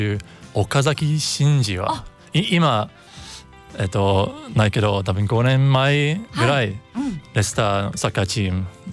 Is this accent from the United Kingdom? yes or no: yes; United Kingdom; Japanese is a second language; 私は195センチのイギリス人だから、はい、すごく目立つ人です